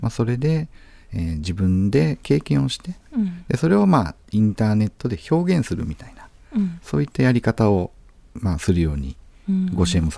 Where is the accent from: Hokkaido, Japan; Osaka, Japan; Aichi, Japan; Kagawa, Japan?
Aichi, Japan; Nagoya; born there; now in Okinawa, Japan; 名古屋生まれです。